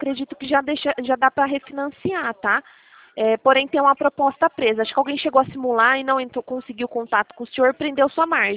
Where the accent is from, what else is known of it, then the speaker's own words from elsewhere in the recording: Itatiba, São Paulo, Brazil; É que eu sou aqui de Itatiba também.